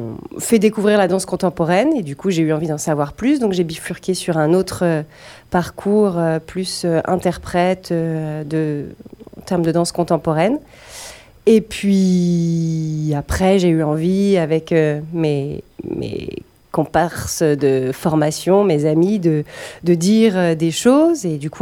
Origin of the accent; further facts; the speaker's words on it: Le Mans, Pays de la Loire, France; moved away as an adult; now in Paris, France; j'ai suivi de plus en plus de cours de danse au Mans, de là d'où je viens. Et puis, un jour, je suis partie à Paris